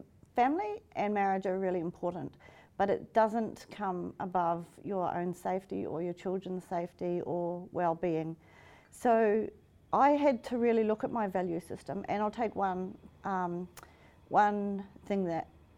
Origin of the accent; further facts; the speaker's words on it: New Zealand; I grew up in New Zealand, the youngest of seven children.